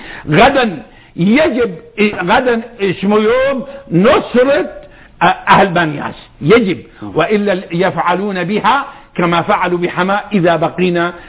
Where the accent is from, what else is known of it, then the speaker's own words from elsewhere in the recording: Daraa Governorate, Syria; عندنا في درعا